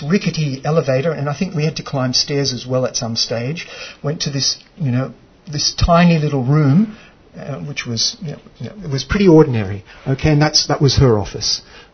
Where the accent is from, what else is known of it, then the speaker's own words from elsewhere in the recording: Australia; So our idea that we came up with, because we come from Australia, is we thought, why not use community rating to offer the product?